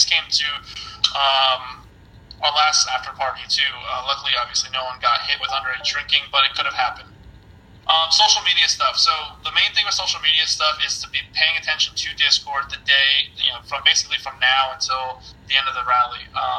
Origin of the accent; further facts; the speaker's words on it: Pennsylvania, United States; I mean, I'm from Pennsylvania, so I might not be used to the climate. I've been living in the South the last couple months